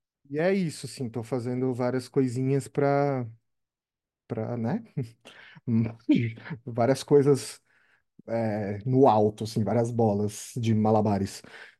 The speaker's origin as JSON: {"language": "Portuguese", "town": "Osasco", "region": "São Paulo", "country": "Brazil", "said": "Eu sou de Osasco, a terra mágica de Oz, em São Paulo, a terra do cachorro quente."}